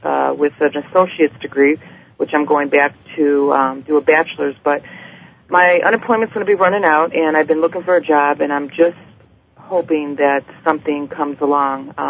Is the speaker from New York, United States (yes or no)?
yes; Buffalo, New York, United States; Buffalo, New York.